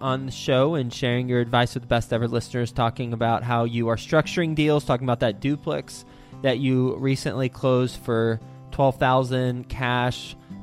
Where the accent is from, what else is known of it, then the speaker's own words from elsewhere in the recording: Flint, Michigan, United States; born there; And I was born in Flint. My grandmother still lives there.